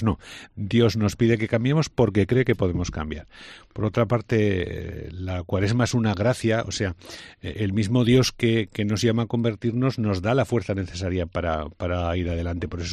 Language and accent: Spanish; Aragon, Spain; aquí las comunidades son mucho más grandes de donde yo vengo, ¿no? Entonces, en Teruel o en Huesca hay auténticas catedrales en pueblos que viven 10 personas.